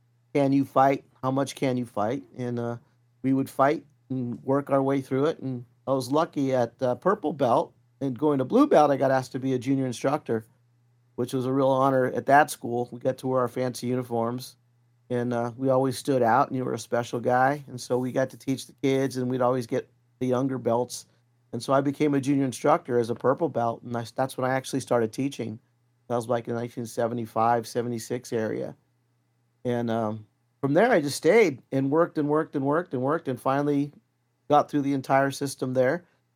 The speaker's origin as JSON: {"language": "English", "town": "Albuquerque", "region": "New Mexico", "country": "United States", "said": "that was a good thing from where I came from, because I came from Albuquerque, a lot of neighborhoods, a lot of, not gangs, but a lot of serious neighborhood clashes that we always had"}